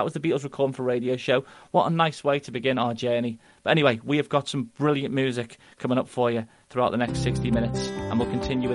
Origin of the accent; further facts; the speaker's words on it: Liverpool, North West England, United Kingdom; accent: Liverpool; As you probably guessed, I'm from the Liverpool area. I've got the same accent as the members of the band that we're going to be celebrating every single week.